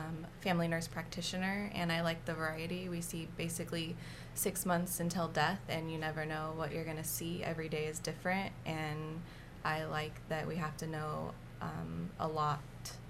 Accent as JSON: {"language": "English", "town": "Echo", "country": "United States", "tie": "born or raised there", "said": "I've been here my entire life, born and raised in Echo, 32 years."}